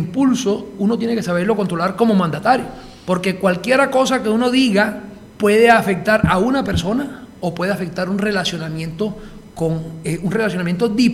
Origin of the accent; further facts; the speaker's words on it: Colombia; somos nosotros los colombianos.